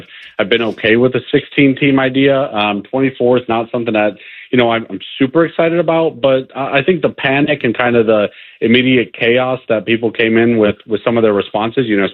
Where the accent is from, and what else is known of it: Indiana, United States; born or raised there